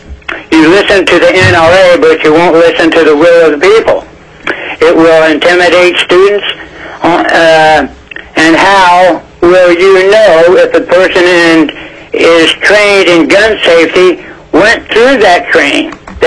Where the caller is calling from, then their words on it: Kasilof, Alaska, United States; I'm calling from Kasilop, Alaska.